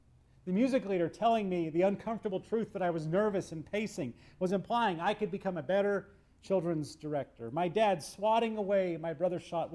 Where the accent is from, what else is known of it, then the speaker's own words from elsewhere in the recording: Austin, Texas, United States; The house that I grew up on Lake Austin, we had our own boat dock